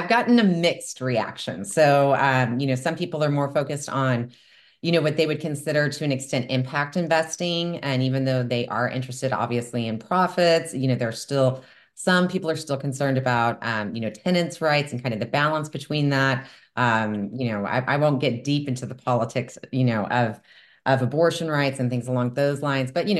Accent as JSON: {"language": "English", "region": "Texas", "country": "United States", "said": "I'm originally from Texas, and I know that Texans have some very strong opinions."}